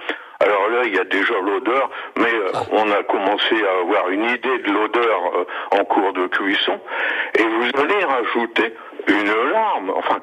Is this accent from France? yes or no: yes; Hirsch, Grand Est, France; now in Picardie, France; quand j'arrive là-bas à Hirsch, donc qui était mon village natal